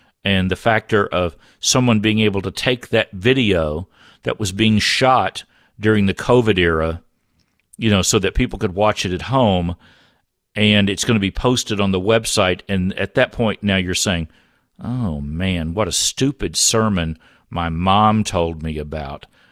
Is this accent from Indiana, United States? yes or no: no; Texas, United States; growing up in Texas, you know, my whole family has green and gold blood from Baylor University, and I have 2 degrees from Baylor. I speak fluent Southern Baptist in Texas